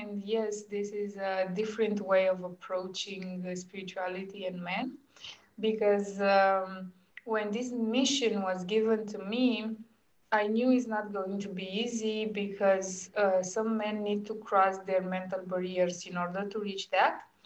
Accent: Romania; For example, I run in my home country, Romania, a group of women

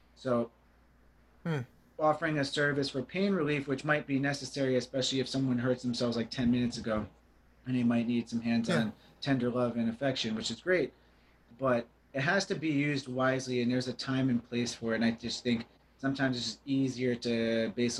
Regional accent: New Jersey, United States; I'm from New Jersey, like the whole Shore Conference, if you will.

